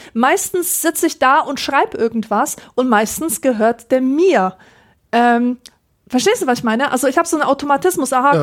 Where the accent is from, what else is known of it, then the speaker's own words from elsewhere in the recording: Poland; Ich als Polin verstehe.